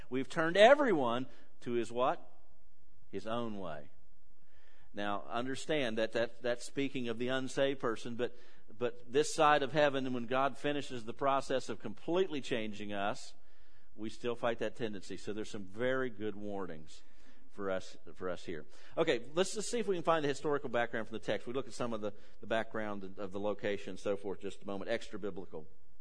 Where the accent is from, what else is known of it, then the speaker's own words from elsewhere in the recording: West Virginia, United States; The town I grew up here in West Virginia had a grand total, the entire town, of 800 people, and our entire county had 4,000 in it.